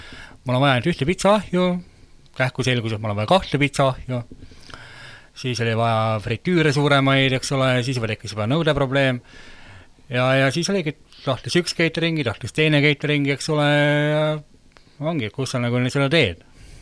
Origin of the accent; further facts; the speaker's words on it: Tallinn, Harju County, Estonia; et ise olen Tallinnast